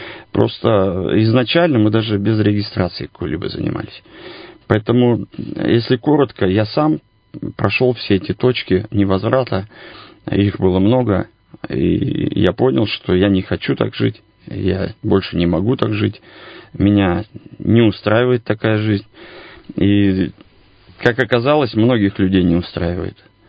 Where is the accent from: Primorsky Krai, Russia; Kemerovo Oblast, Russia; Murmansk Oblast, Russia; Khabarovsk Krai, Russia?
Kemerovo Oblast, Russia; Kemerovo; now in Irkutsk, Russia; Вообще я из Кемеровской области, сам я из города Кемерово.